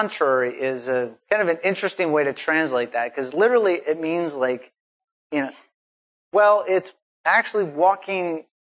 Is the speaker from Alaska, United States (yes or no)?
yes; Alaska, United States; And when I was growing up in Alaska, a number of my friends actually encountered that.